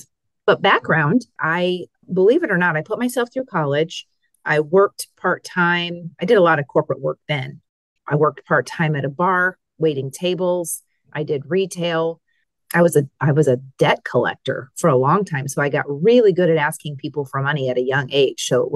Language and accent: English; Midwest, United States; But growing up in the Midwest, I've learned all my life that who are you is I'm a mom, I'm a teacher, I'm a philanthropist.